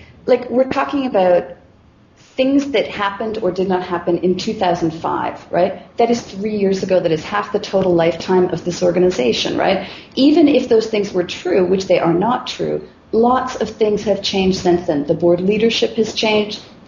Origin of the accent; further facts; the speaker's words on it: Canada; But yeah, I mean, I'm Canadian.